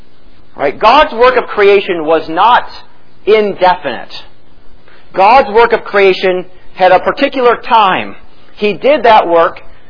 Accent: Illinois, United States; I'm from Illinois, so the heartland is, you know, I'm not a total stranger to the heartland.

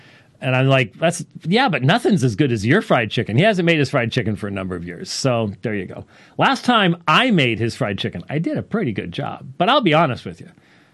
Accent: Scotland, United Kingdom; This is almost a little bit too close for me as a Scotsman.

